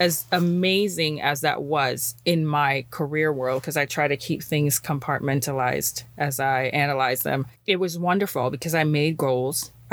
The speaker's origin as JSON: {"language": "English", "country": "Jamaica", "said": "as a Jamaican woman, as a Black woman, and my beautiful baby girl"}